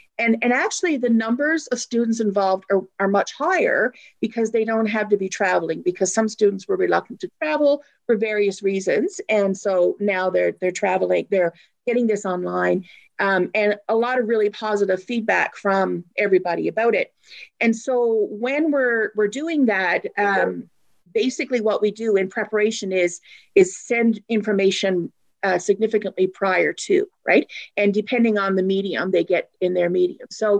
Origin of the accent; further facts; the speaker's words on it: Newfoundland and Labrador, Canada; I'm trying to go quickly, and I'm from Newfoundland, so I can pick up the pace very quickly.